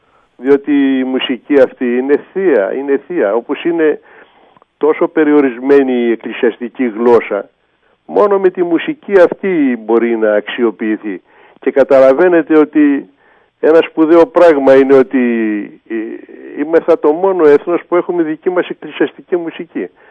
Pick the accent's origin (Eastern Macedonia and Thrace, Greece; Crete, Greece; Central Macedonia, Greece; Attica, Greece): Central Macedonia, Greece; Thessaloniki; born there; επειδή εγώ γεννήθηκα στη Θεσσαλονίκη. Οι γονείς μου βέβαια, ο πατέρας μου ήταν ηπειρώτης ας πούμε.